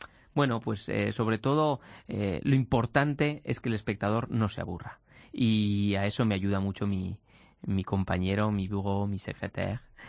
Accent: Aragon, Spain; accent: Aragonese; que además tiene acento aragonés, como yo, que vengo de Aragón

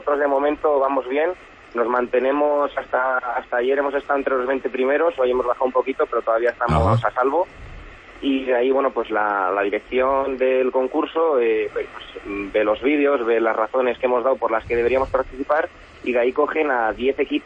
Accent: Palencia, Castile and León, Spain; somos tres amigos de Palencia

